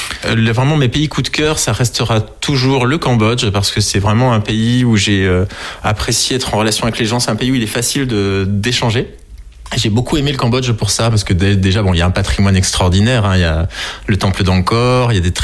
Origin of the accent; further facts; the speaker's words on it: Vannes, Brittany, France; born there; moved away as an adult; now in Angers, France; Je suis né à Vannes, en Bretagne.